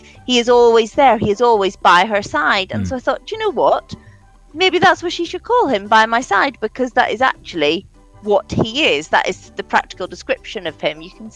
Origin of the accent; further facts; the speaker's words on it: Northern Ireland, United Kingdom; When I was just a little girl growing up in Northern Ireland